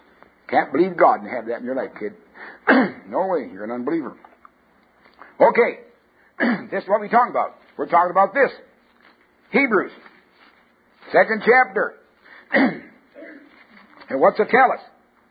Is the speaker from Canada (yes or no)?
yes; Canada; also born or lived in Alberta; I came from Canada. I didn't live in Saskatchewan, which is really the wheat bin of the universe. I used to think Alberta was because I lived there